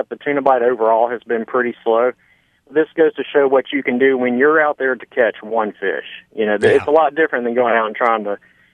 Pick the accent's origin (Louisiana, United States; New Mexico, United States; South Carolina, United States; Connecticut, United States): Louisiana, United States; and of course I'm from Louisiana, so you got, we'll call it making bait.